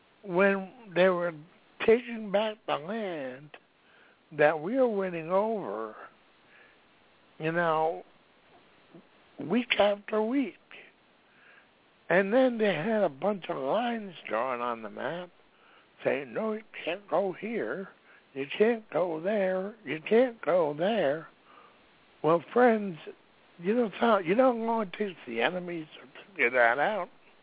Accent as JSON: {"language": "English", "region": "Rhode Island", "country": "United States", "tie": "born or raised there", "said": "the last ship, merchant ship, that was sank during World War II was about 3 miles away from where I grew up in Rhode Island."}